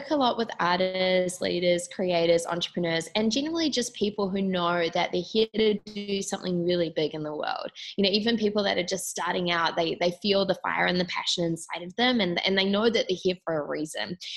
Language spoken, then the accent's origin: English; Auckland, New Zealand; I grew up in Auckland, New Zealand originally